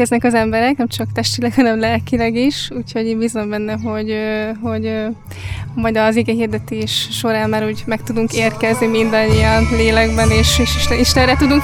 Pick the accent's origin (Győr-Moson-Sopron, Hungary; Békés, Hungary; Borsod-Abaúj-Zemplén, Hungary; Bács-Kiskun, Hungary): Borsod-Abaúj-Zemplén, Hungary; now in Budapest, Hungary; Budapestről érkeztem, már én is Borsod megyei származású vagyok, de jelenleg Budapesten élek.